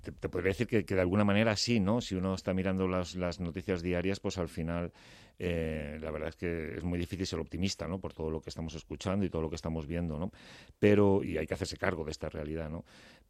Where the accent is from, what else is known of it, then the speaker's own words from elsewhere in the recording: Madrid, Community of Madrid, Spain; born there; Nací en Carabanchel.